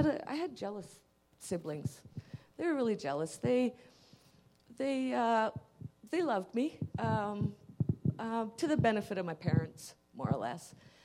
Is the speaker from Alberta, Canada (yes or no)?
yes; Drayton Valley, Alberta, Canada; born there; I was born in 1964 in Drayton Valley, Alberta, which was an oil field town.